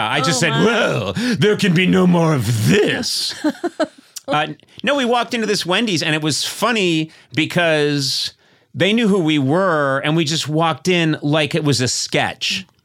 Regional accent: Boston, Massachusetts, United States; accent: Boston; My Boston accent, you know, I had moved away, and I don't think I ever had a really strong Boston accent

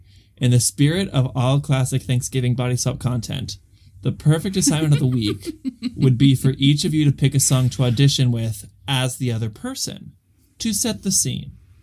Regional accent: United States; now in Dominican Republic; she, her, and I'm from America, but I'm living in the Dominican Republic right now.

